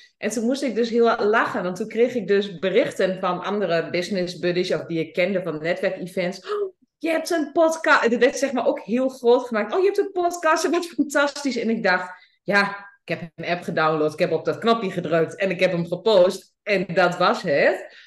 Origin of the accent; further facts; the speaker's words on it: Overijssel, Netherlands; accent: Twente; oh god, mijn accent, mijn Twentse accent